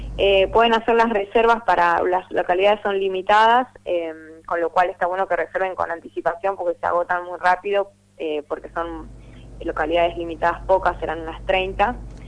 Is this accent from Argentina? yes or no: yes; Argentina; sino que me compromete a mí como argentina, con lo cual, digamos, hay un plus en ese sentido muy muy intenso